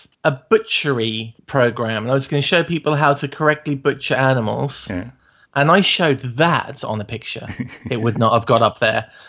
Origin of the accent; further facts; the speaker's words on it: England, United Kingdom; as an English person, but as a pro-Israel person